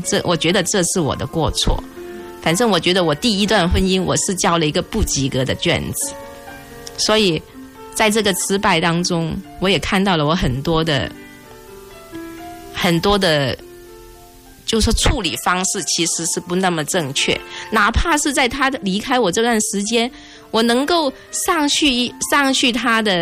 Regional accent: Guangdong, China; 而且你们听我的声音都知道我是一个广东人

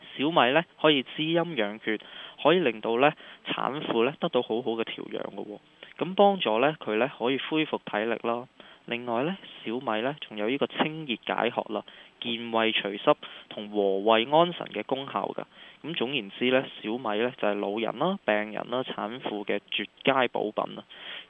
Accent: China; 我哋中國人好鍾意用嘅呢就叫做薏米啦。

